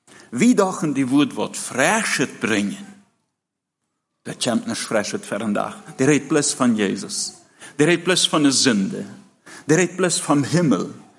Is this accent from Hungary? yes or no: no; Russia; German is a second language; moved away as an adult; now in Germany; Ich bin in Russland geboren. Wir sind 19 Jahre, als wir in Deutschland kommen